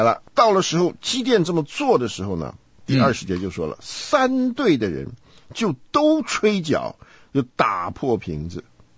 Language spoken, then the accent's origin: Chinese; China